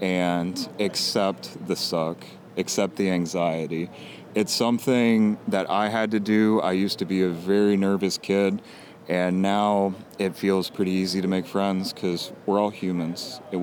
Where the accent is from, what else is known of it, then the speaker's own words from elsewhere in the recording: Alabama, United States; now in Orlando, United States; I'm originally from Alabama, so Orlando is a complete culture shock to me.